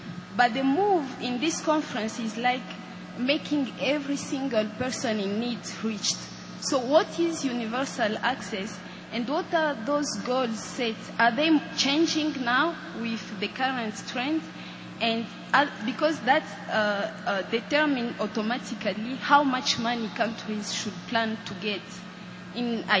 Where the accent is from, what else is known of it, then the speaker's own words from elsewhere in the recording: Rwanda; now in Boston, United States; from Rwanda and a student in Boston.